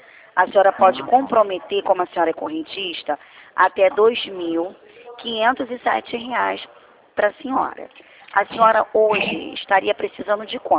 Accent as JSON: {"language": "Portuguese", "region": "Rio de Janeiro", "country": "Brazil", "said": "Eu sou do Rio."}